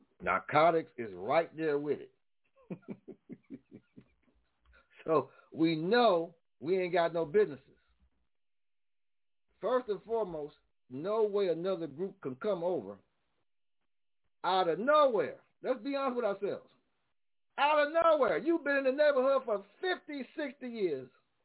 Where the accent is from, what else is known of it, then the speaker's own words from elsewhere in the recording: United States; using the term that's considered America their home as I'm American, black American.